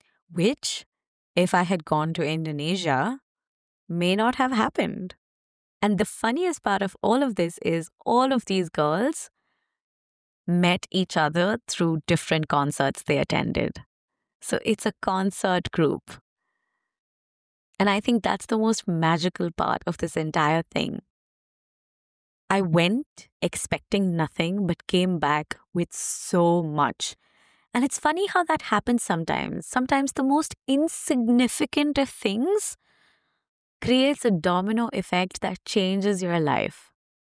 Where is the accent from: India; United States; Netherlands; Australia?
India; before this privilege of being an Indian passport holder could potentially get taken away.